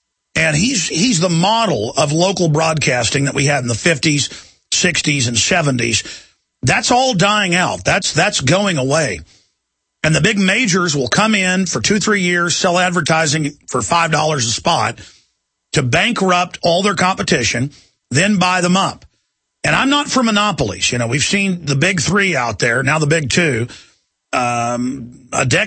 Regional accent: Dallas, Texas, United States; I mean, I remember growing up in Dallas, you could go through the dial and just hear so many interesting personalities, local news.

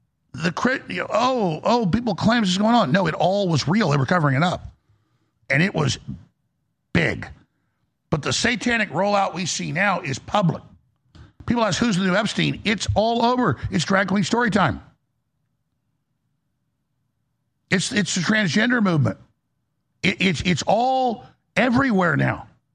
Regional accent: Dallas, Texas, United States; I've told you that four or five times growing up in Dallas

